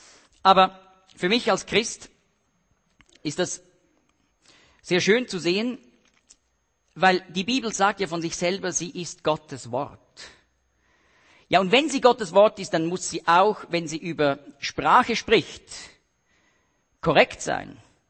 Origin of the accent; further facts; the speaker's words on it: Switzerland; Also ich bin mir als Schweizer bewusst, dass es wunderbare Berge in Deutschland gibt.